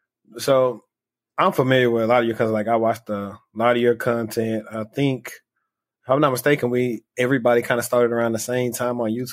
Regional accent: Louisiana, United States; See, I'm from Louisiana, so I went to, I guess you would call it like the little brother school, Louisiana Tech.

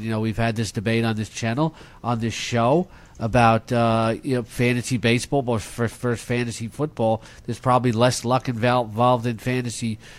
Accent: United States; I said, I'm an American.

